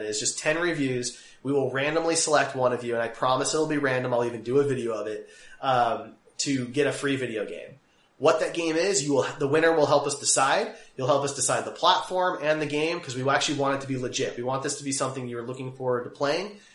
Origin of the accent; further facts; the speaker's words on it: Kansas City, Missouri, United States; You know, we're from Kansas City, right?